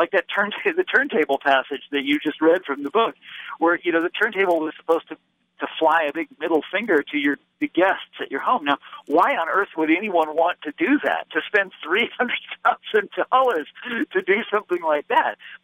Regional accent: Kansas, United States; Well, you could say that if you want, but I'm from Kansas.

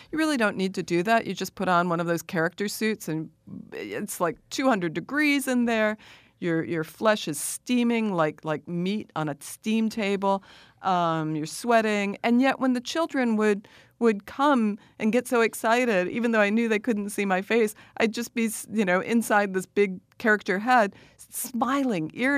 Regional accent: South Bend, Indiana, United States; I'm born and raised in South Bend, Indiana, but I went to school in New York City, NYU, to study drama and theater.

